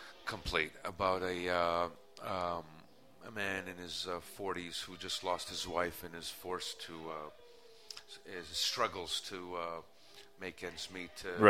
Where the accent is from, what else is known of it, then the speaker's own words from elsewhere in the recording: Canada; You know, I'm Italian Canadian and.